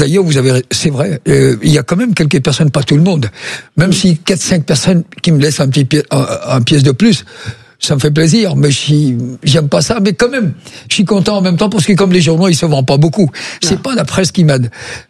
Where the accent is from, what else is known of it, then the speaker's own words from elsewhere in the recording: Pakistan; French is a second language; now in France; chez moi au Pakistan, il peut vous flinguer